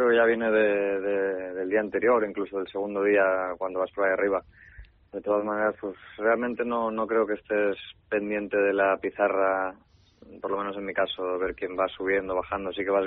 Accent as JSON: {"language": "Spanish", "town": "Vilanova i la Geltrú", "region": "Catalonia", "country": "Spain", "said": "Yo soy de Vilanova de la Geltrú, al lado de Sitges"}